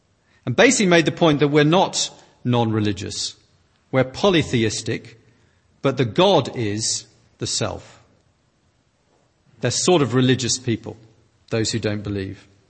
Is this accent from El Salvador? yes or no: no; United Kingdom; Certainly in my home country, the United Kingdom, there are signs of these freedoms being removed.